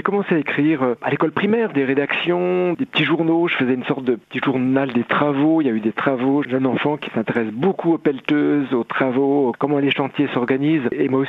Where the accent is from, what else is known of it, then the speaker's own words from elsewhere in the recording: Mayenne, Pays de la Loire, France; born there; je suis né à Mayenne